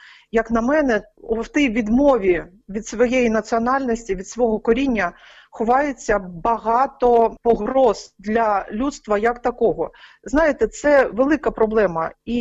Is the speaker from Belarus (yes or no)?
yes; Zakazan, Brest Region, Belarus; я родом з Берестейщини, а у нас там на Берестейщині, як і у вас на Підляссі, спокон віку люди місцеві, корінні, говорять діалектами української мови. Так було і в нашій сім'ї, в нашому селі, а я родом з села Заказань, це Брестський район.